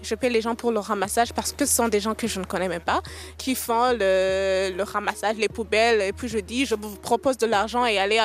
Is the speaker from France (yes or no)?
no; Burundi; Je suis burundaise. J'ai 26 ans